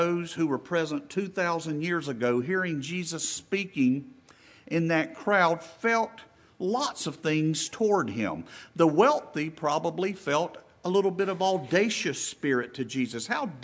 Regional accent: the South, United States; We are from the South.

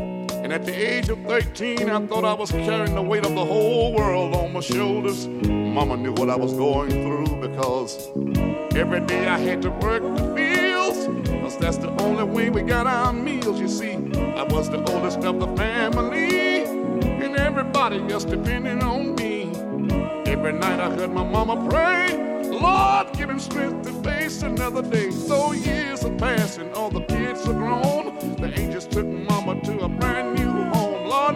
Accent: Alabama, United States; I was born and raised in Alabama on a farm way back up in the woods.

